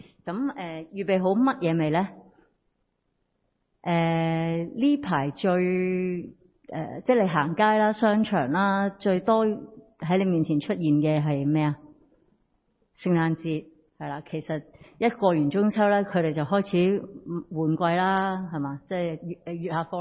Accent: China; 我哋中国人习俗呢，过年啊，做节啊，屋企人好多嘢准备㗎

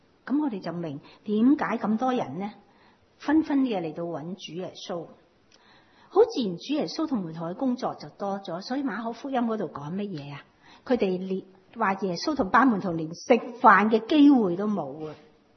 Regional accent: China; 我们中国人呢的体质真的有不同

